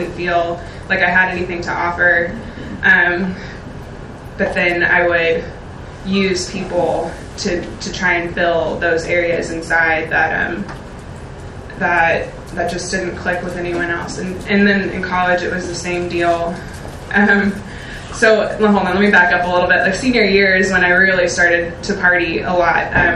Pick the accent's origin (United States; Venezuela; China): United States; Rockport; And I was raised in Rockport, a little touristy coastal town